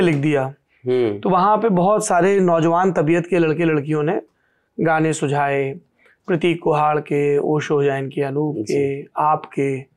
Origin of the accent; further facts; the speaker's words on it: Indo-Gangetic Plain, India; हम जिस इलाके से आते हैं हिंदुस्तान के, इंडो गैंजेटिक प्लेन के